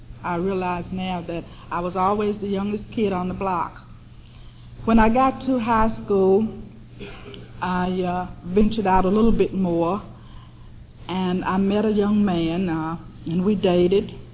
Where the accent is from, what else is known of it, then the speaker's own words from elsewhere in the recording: Salem, United States; I grew up in Salem, and what I share with you today is the results of many fourth step inventories.